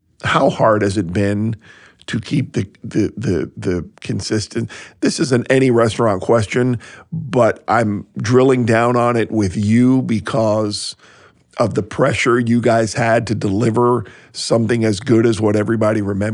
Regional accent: Miami, Florida, United States; I mean, you know, I grew up in Miami. I grew up with that vibe, and you don't get that anywhere in Savannah.

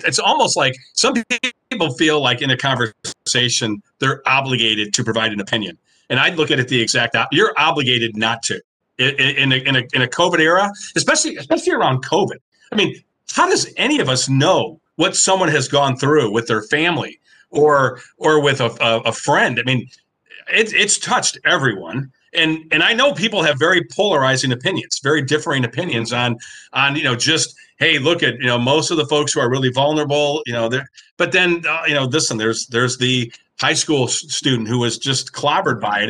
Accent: Detroit, Michigan, United States; My parents, I grew up in Detroit. My dad worked at the Stroh Brewery.

